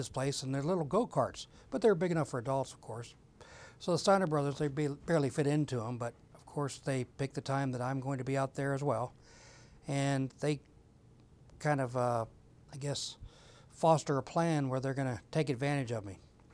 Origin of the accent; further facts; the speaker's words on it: Ohio, United States; I am from Ohio originally, so of course we have a beef with anybody from Michigan